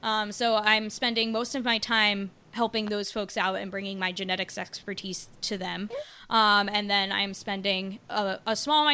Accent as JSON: {"language": "English", "region": "New Jersey", "country": "United States", "also_born_or_lived": "Baltimore", "said": "I moved away from Baltimore. I moved back home to New Jersey, where I'm from."}